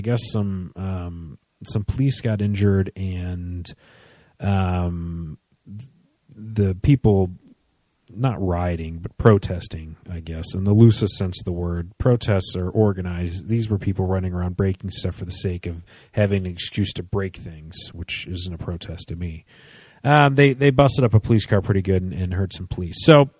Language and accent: English; Detroit, Michigan, United States; No, and I'm from Detroit. I should know this.